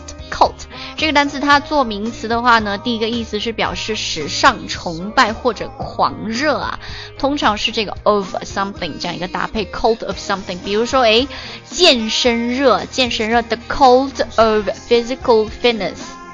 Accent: China; 我觉得真的是作为一个中国人我超骄傲的，我们中国就是一个家长制的一个社会

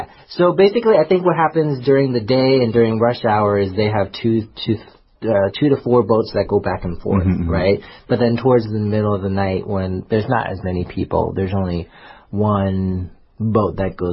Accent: New York City, New York, United States; You know, I, as I said, I grew up in Staten Island, and I used to work in Manhattan

